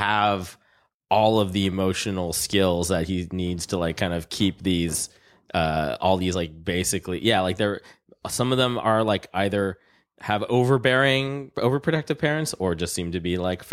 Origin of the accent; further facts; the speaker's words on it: San Jose, California, United States; I grew up in San Jose, and it was like the thing, and actually in the era where this was the thing.